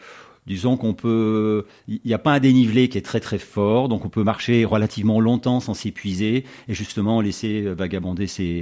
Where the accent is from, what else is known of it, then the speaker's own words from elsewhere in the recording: Chambéry, Auvergne-Rhône-Alpes, France; also born or lived in Pont-de-Beauvoisin; Je suis natif de Chambéry, j'ai vécu à Chaparian dans mon enfance, à Pont-de-Beauvoisin, on a déménagé.